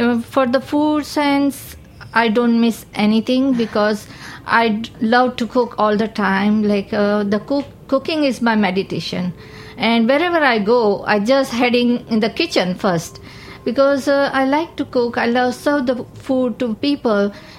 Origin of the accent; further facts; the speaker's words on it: Mumbai, Maharashtra, India; Yes, I'm from Mumbai. I'm born and brought up in Mumbai.